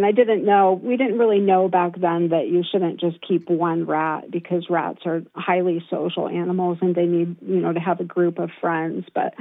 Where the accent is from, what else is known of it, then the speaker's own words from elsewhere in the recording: California, United States; Oh, I grew up pretty much all over California.